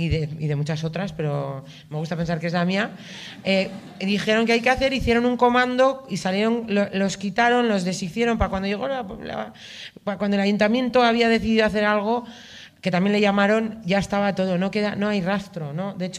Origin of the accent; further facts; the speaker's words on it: Bilbao, Basque Country, Spain; yo soy hija sola … soy de Bilbao y soy asmática.